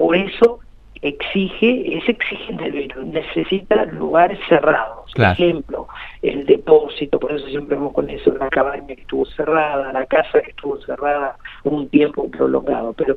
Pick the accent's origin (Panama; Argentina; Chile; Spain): Argentina; San Martín de los Andes, Neuquén; Ese fue mi tacho de residuo de toda mi infancia en San Martín de los Andes.